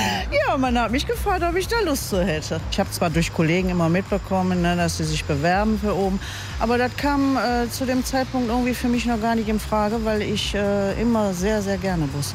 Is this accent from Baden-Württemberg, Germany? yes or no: no; Wuppertal, North Rhine-Westphalia, Germany; ich bin ja ein Barmer Mädchen und wenn ich natürlich in diesem Bereich dann komme, also ab Hauptbahnhof Richtung Oberbarmen, ist natürlich meine Heimat